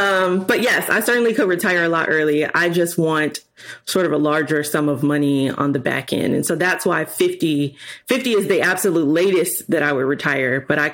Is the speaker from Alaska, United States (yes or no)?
no; Chicago, Illinois, United States; You know, I'm from Chicago, so moving to Springfield, Illinois, and I had a huge 2-bed, 2-bath house.